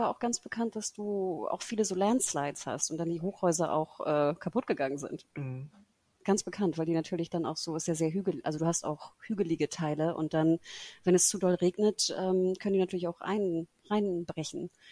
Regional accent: Singapore; mein Bruder und ich, als wir Kinder waren, wir sind ja ne, in Singapur natürlich groß geworden.

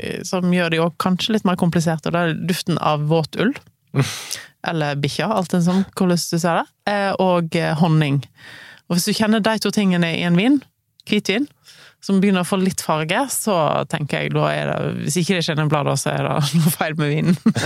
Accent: Voss, Vestland, Norway; jeg vokste opp på Voss, ikke sant?

